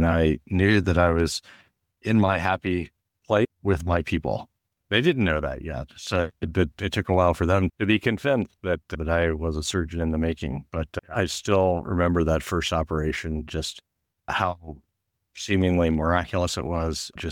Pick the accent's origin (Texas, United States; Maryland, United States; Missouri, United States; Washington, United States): Missouri, United States; Springfield; my sister's husband's father was an anesthesiologist in our hometown, my hometown, Springfield, Missouri.